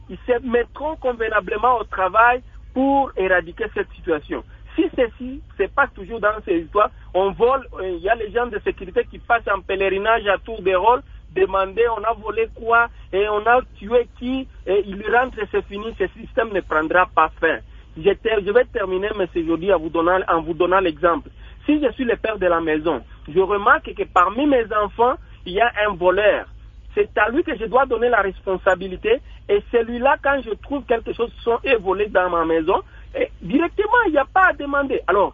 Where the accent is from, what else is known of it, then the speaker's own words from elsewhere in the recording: Fungurume, Lualaba, DR Congo; ici chez nous à Fungurume, nous avons remarqué ce système à partir de 2011